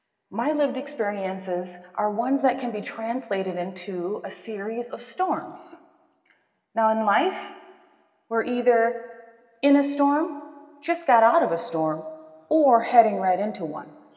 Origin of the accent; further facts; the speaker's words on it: La Crosse, Wisconsin, United States; So I grew up in the Midwest, actually La Crosse, Wisconsin. You may have heard of it.